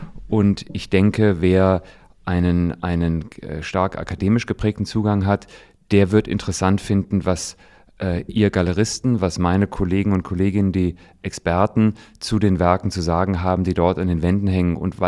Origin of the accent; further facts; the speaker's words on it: Kassel, Hesse, Germany; Ich bin in Kassel aufgewachsen, da gab es nicht viel außer großartige Sammlungen